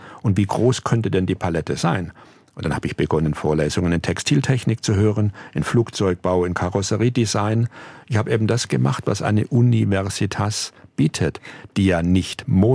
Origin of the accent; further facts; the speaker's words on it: Aalen, Baden-Württemberg, Germany; in meiner Heimatstadt Aalen, in der ich am Rande der Stadt an den Feldern und Rainen gewohnt habe